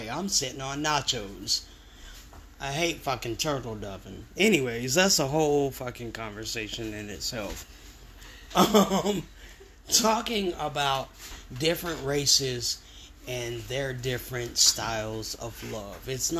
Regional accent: Arizona, United States; So growing up in Arizona, I dealt with a lot of white people.

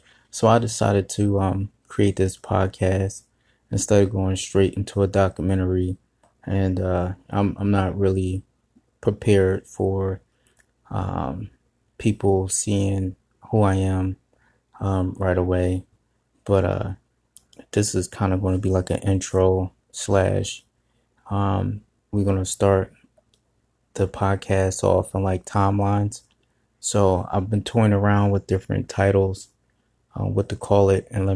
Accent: Philadelphia, Pennsylvania, United States; born there; But so 1980, I was born in Pennsylvania Hospital in West Philadelphia.

